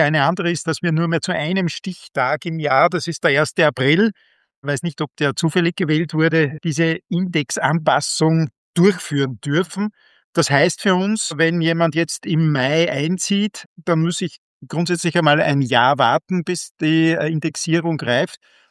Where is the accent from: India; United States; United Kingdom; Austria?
Austria; Linz, Upper Austria; Ich komme aus Linz